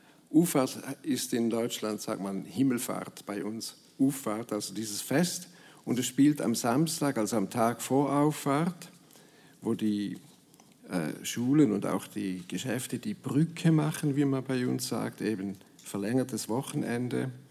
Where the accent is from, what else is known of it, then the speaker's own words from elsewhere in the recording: St. Gallen, Switzerland; accent: St. Gallen dialect; now in Bern, Switzerland; Ich bin am Bodensee aufgewachsen, wohne aber in Bern, schreibe aber eben auch nebst hochdeutschen Gedichten Gedichte im St. Galler Dialekt.